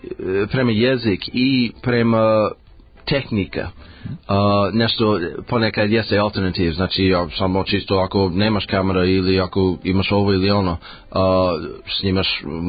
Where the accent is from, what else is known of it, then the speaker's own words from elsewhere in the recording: Los Angeles, California, United States; Serbian is a second language; moj grad Los Angeles je moj rodni grad